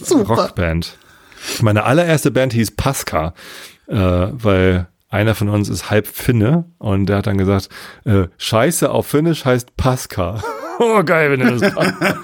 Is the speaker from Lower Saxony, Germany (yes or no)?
yes; Tostedt, Lower Saxony, Germany; Ich bin ja hier in der Ecke. Ich bin in Tostedt zur Schule gegangen, okay. Jetzt wohne ich immer noch in der Samtgemeinde Tostedt.